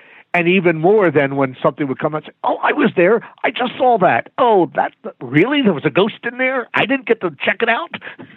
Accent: Reading, Pennsylvania, United States; I grew up on the East Coast near Reading, Pennsylvania.

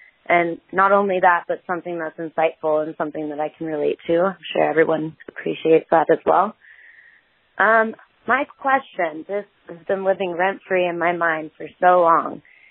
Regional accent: Santa Barbara, California, United States; I'm from Santa Barbara, California.

